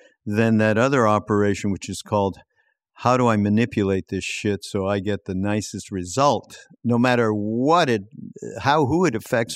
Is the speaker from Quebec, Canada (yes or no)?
yes; Quebec, Canada; because I'm from Quebec, yep, and that's how the French would say it.